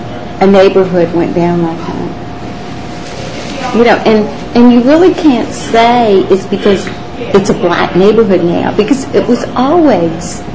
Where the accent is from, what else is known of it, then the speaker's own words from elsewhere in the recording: Savannah, Georgia, United States; In fact, I was so proud of the fact that I was from Savannah. When I had my children, I lived in Appling County. And when I had my children, I made sure that I came back home.